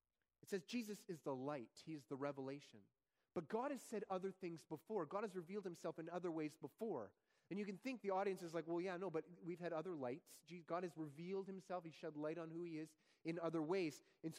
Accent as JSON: {"language": "English", "region": "Ontario", "country": "Canada", "tie": "born or raised there", "said": "I grew up in Ontario from birth to 6 years old"}